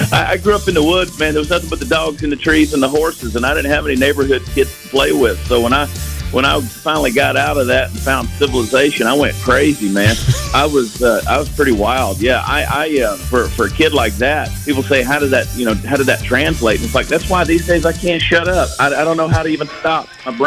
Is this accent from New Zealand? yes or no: no; Georgia, United States; Listen, man, I grew up in Georgia, man, where my family tree was a brush pile, bro. We were country folks.